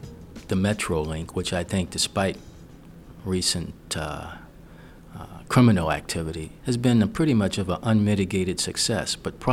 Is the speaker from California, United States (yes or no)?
no; St. Louis, Missouri, United States; I was born and reared in St. Louis, 64, soon to be 65.